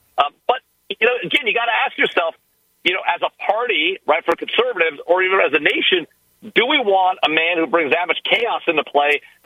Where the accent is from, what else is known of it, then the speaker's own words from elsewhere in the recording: United States; look, I'm an American. I want our president to be successful.